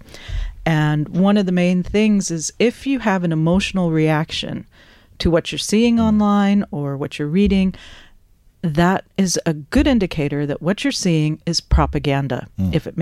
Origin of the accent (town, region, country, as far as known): United States; moved away as an adult; now in Ireland